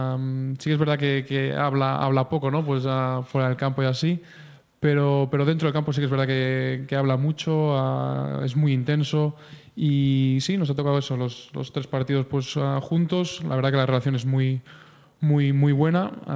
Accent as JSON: {"language": "Spanish", "region": "Catalonia", "country": "Spain", "said": "Yo me siento español, me siento catalán"}